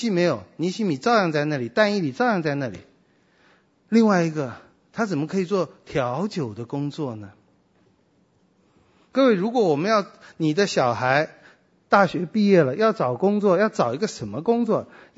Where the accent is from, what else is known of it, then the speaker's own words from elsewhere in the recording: China; 我们中国人说行行出状元